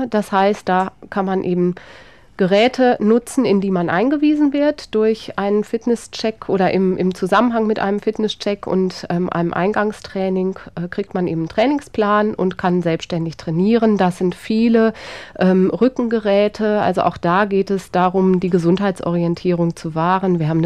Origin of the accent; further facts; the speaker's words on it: Bielefeld, North Rhine-Westphalia, Germany; Ich komme ja selber nicht aus Darmstadt, komme aus Bielefeld, da kenne ich das überhaupt nicht.